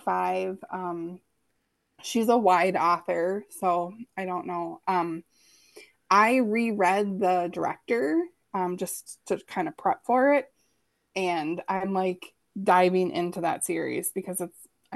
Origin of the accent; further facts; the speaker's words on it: Minnesota, United States; accent: Minnesota; So oh, there goes my Minnesota accent, sorry.